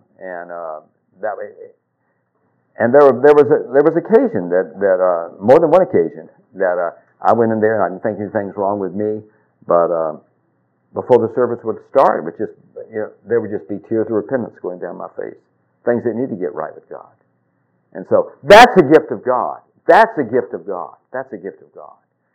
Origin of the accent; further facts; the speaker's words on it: Alabama, United States; That's, you know, I'm from Alabama, you know.